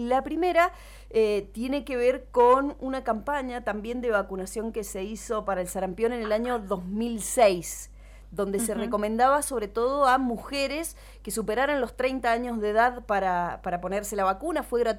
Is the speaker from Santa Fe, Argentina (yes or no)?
no; Mendoza, Argentina; somos responsables los mendocinos